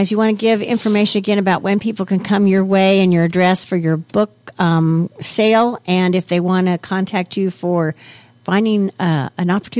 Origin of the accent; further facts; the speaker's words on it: Illinois, United States; our friends from Chicago say we're from Southern Illinois, and we're like, no, there's a whole world down us that really is Southern Illinois.